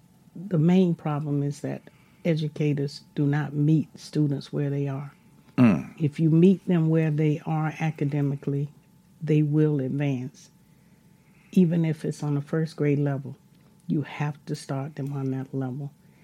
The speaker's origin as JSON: {"language": "English", "region": "the South", "country": "United States", "said": "I'm a Southerner. I don't pronounce words the same as a Northern person."}